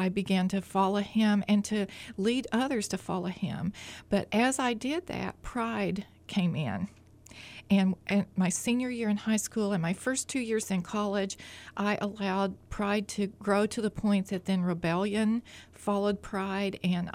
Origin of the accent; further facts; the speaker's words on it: Mississippi, United States; born there; I was born in Mississippi to parents who love the Lord, who walk out their Christian faith.